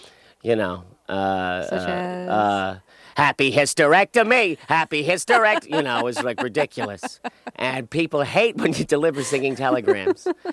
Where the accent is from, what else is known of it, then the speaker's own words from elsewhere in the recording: Jersey City, New Jersey, United States; I was born and raised in Jersey City.